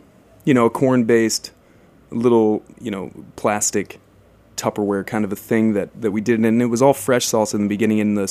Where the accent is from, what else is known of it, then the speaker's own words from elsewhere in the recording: South Dakota, United States; I worked in a little Mexican taqueria in my home state in South Dakota when I was a teenager